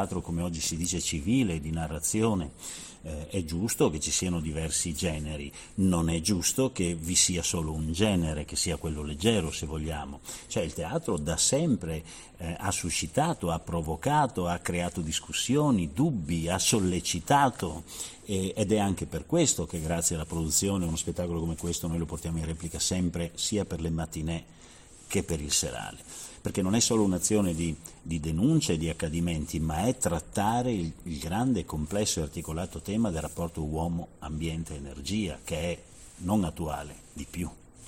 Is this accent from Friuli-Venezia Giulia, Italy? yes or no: yes; Friuli-Venezia Giulia, Italy; Beh, intanto io sono friulano e quindi sono nato un po' dopo, quindi, però diciamo che la zona di Erto e Casso, io sono proprio della provincia di Pordenone. È nella mia storia, è nelle mie radici